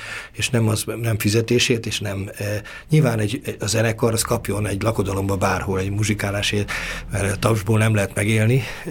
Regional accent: Békés, Hungary; és én Békés megyei vagyok szintén

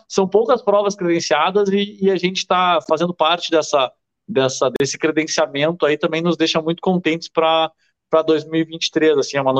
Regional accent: Porto Alegre, Rio Grande do Sul, Brazil; eu nasci e me criei em Porto Alegre desde faz 34 anos

